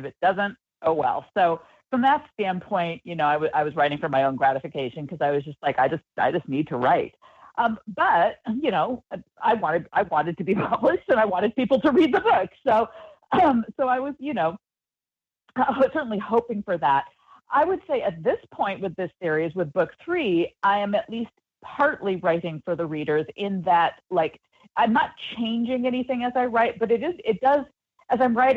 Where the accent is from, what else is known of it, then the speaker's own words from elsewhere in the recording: West Coast, United States; I grew up on the West Coast, but I spent a lot of time going back to the Midwest and visiting extended family.